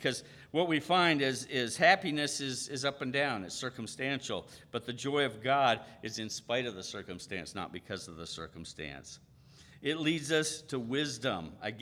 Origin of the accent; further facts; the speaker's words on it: Philippines; growing up in the Philippines, in the jungle, our first restroom was out in the jungle from the house.